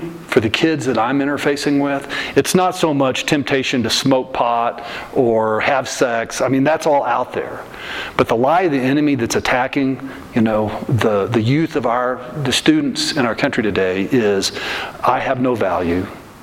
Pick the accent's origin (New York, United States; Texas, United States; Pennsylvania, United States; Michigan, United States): Texas, United States; And the reason God gave us, as a young kid growing up in Texas, the reason God gave us the gift of the oak tree was so that we could climb it, right?